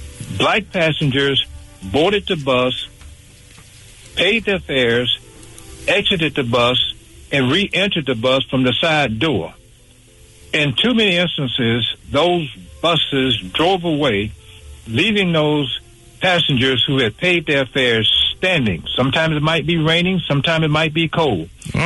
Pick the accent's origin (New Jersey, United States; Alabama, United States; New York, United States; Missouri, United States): Alabama, United States; Montgomery; Reverend Dr. Martin Luther King and his family lived one half block from where I grew up in Montgomery, Centennial Hill.